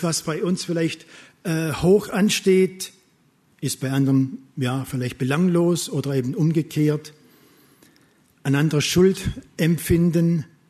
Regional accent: Germany; Wir sind Deutsche mit DMG der Deutschen Missionsgemeinschaft.

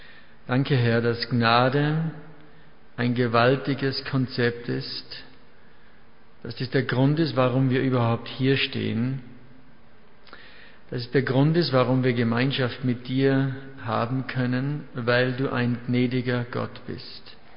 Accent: Ramsau, Styria, Austria; bin eben aus Österreich, was man auch leicht hört, nicht weit von Salzburg, so eine Skistadt, Schladming, nebenbei ist Ramsau, da komme ich eigentlich her.

